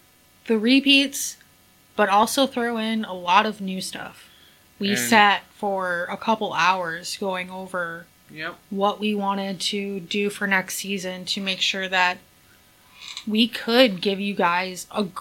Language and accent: English; Wisconsin, United States; She wasn't in Illinois. I'm from Wisconsin.